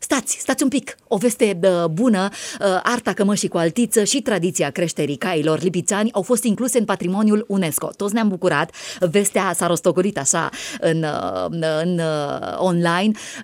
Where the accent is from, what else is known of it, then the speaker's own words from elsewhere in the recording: Romania; Ne mândrim cu țara asta noastră, cu românismul. Ne mândrim că suntem români.